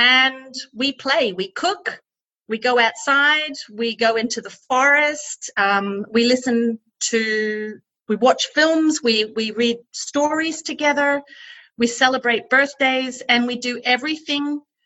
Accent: Melbourne, Victoria, Australia; now in Germany; I'm an Aussie. A Melbourne girl, and my life took a whole new direction when one Friday night I bumped into my now husband, Andy, who's a Niederbayer. Stars collided, we fell in love, and life changed. And then I moved.

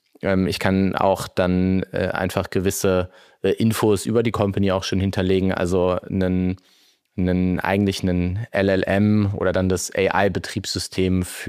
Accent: Heidelberg, Baden-Württemberg, Germany; Ich bin 33 Jahre alt, geboren hier in Heidelberg. Schule gegangen, aufgewachsen, habe dann in Mannheim studiert

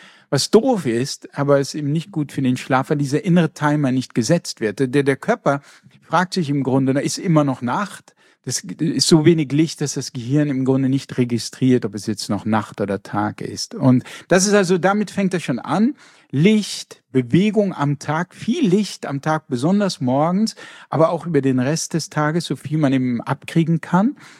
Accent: Rhineland-Palatinate, Germany; ich komme ja auch aus einer Weinfamilie, also ich komme aus der Pfalz, mein Urgroßvater war Winzer.

